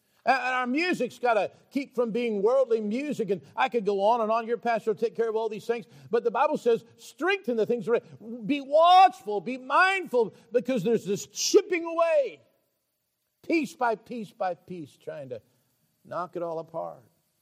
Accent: Wyoming, United States; I grew up with Mormons in Wyoming, and our police chief was a Mormon, the judge was a Mormon, the sheriff was a Mormon

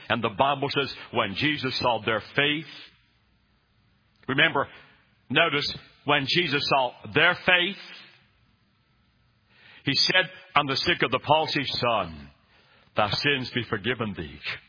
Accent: West Virginia, United States; I'm from West Virginia and I was raised by fishing all the time.

